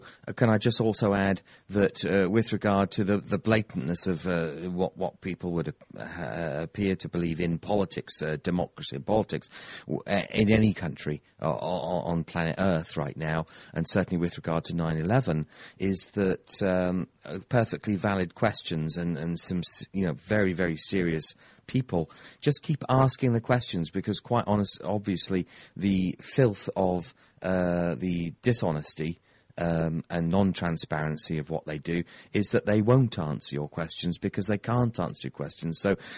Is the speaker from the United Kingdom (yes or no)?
yes; Torquay, South West England, United Kingdom; I come from Torquay, southwest of the UK, very, very close to Newton Abbott, come Exeter